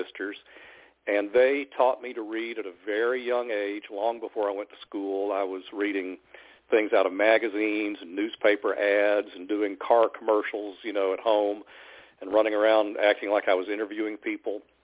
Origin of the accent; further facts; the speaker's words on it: Bryant, Alabama, United States; About 30 miles from Chattanooga in the northeast corner of Alabama, a little place called Bryant, which is the northeastern tip of Jackson County. Scottsboro, of course, is the county seat. And that's where I grew up, in my family's grocery store.